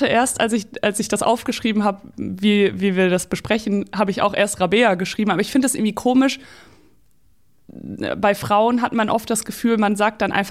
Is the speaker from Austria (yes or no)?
no; Hungary; ich wollte noch meinen ungarischen Kollegen anrufen, weil ich komme aus Ungarn.